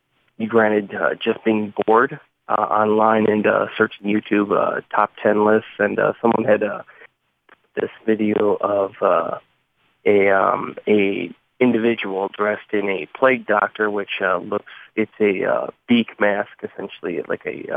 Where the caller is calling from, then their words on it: Wisconsin, United States; from Wisconsin.